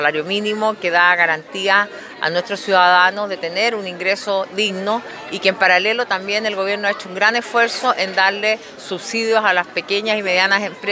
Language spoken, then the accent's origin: Spanish; Chile; que seamos capaces como chilenas y chilenos de centrarnos en lo importante